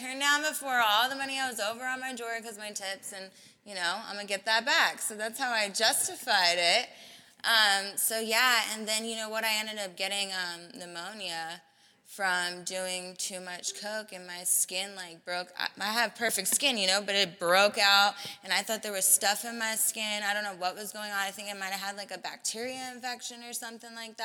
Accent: Las Vegas, Nevada, United States; I'm a heroin addict, and I'm 25 from Las Vegas, and I went to Solutions out here.

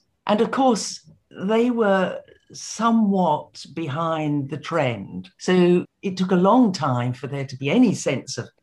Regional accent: Cambridge, East of England, United Kingdom; because I grew up in Cambridge and went to school there, and I love the place to bits.

